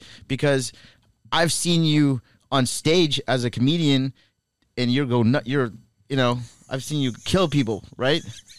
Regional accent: Canada; I grew up in Canada, so yeah.

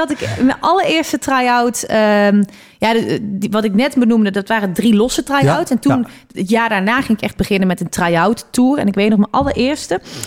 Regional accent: Leende, North Brabant, Netherlands; Nou, niet in een ton letterlijk, maar ik kom dus uit Leende.

